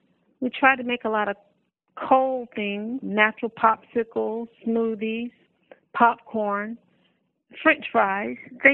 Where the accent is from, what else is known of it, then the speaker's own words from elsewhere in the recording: the South, United States; I'm from the South, so I've learned to convert a lot of Southern foods into a plant-based that I didn't do before